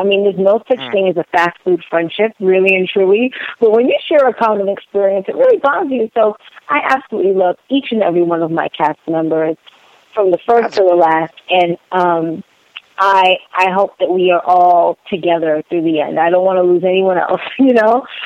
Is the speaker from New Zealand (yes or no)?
no; Jamaica; because I'm Jamaican. My mom and my dad are Jamaican.